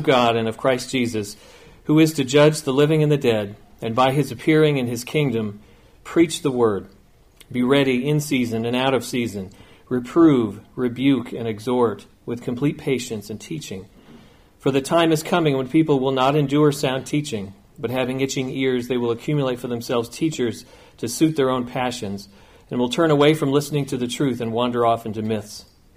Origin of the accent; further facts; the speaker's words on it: New England, United States; the churches, the actual churches that I grew up in New England were really not like this